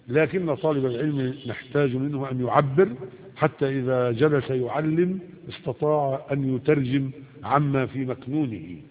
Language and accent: Arabic; Egypt; يعني مثلا عندنا في مصر هنا الناس